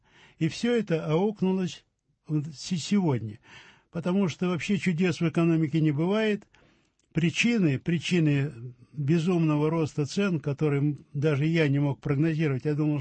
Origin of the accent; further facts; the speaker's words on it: Saint Petersburg, Russia; как коренной ленинградец, как человек, который пережил блокаду нашего города